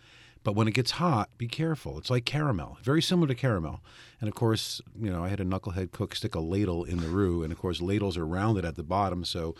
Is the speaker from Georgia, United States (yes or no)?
no; Connecticut, United States; Because I'm from Connecticut.